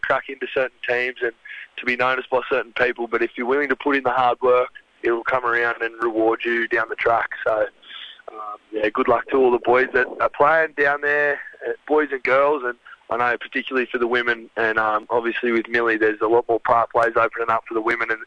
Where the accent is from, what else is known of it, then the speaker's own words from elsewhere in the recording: Tathra, New South Wales, Australia; being Indigenous myself, it's great to see, you know, how supportive the game in general is, but for my hometown to run out in a jersey and, you know, the Scott family, they're so involved in Tathra